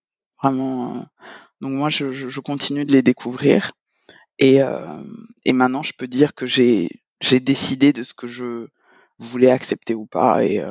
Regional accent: Gabon; Je suis gabonaise, expert comptable.

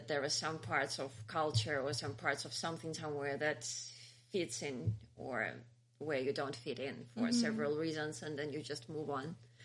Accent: Belarus; now in Lithuania; before I even moved here, I've been to Lithuania quite a few times, because I come from Belarus.

